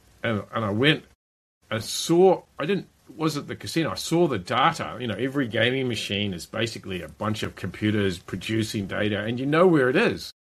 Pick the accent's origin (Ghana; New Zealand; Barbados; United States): New Zealand; I'm from New Zealand. I was working in Australia.